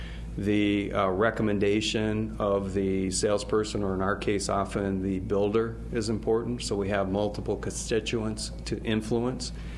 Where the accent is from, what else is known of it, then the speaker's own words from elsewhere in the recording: Stamford, Connecticut, United States; I grew up in Stamford, Connecticut. I'm a Yankee fan. Grew up outside of New York City